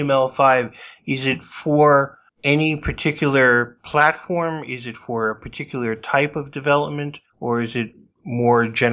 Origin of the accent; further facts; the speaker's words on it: New York, United States; I'm originally from New York. I slowed it down.